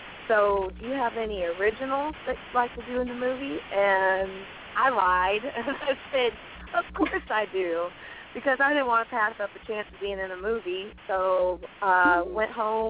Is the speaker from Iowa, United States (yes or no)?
yes; Iowa, United States; I started singing around at farm and home shows. I'm originally from Iowa.